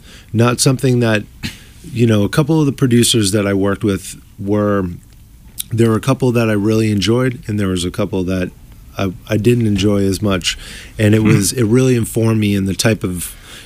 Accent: Lynn, Massachusetts, United States; I grew up in Lynn, a little north of Boston.

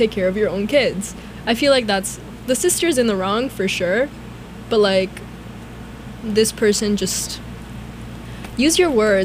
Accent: Florida, United States; I'm from Florida, like, I know, like, it's expensive.

